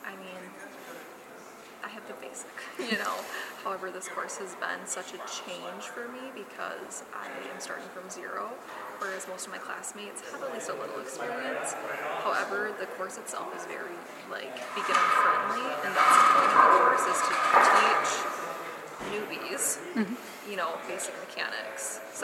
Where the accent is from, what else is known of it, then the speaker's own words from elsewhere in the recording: Cashel, Wisconsin, United States; And I'm from Cashel, Wisconsin.